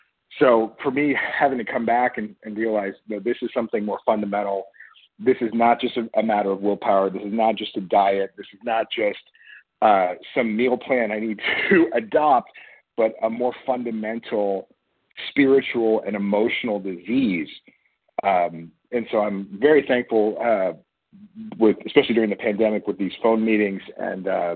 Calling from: Idaho, United States; I'm in Idaho.

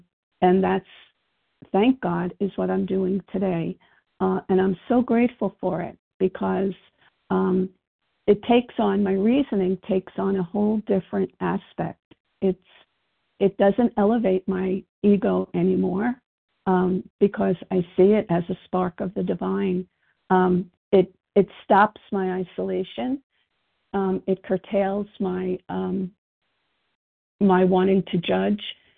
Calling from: Virginia, United States; recovering compulsive overeater, calling from Virginia.

